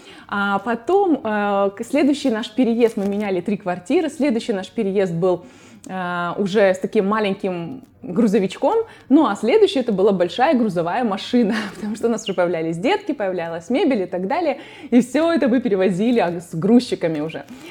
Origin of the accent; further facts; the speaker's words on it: Ukraine; now in United States; вот изначально я сказала, что мы из Украины